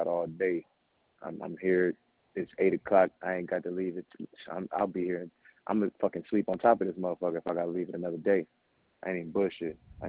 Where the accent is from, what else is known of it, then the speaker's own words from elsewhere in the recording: Los Angeles, California, United States; I'm born and raised in South Central LA.